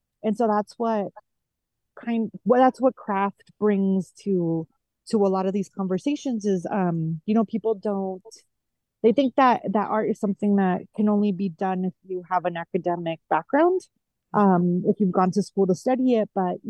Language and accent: English; Tijuana, Baja California, Mexico; having grown up on the US-Mexico border, I grew up in Tijuana and crossed the border daily to go to school in the US in San Diego.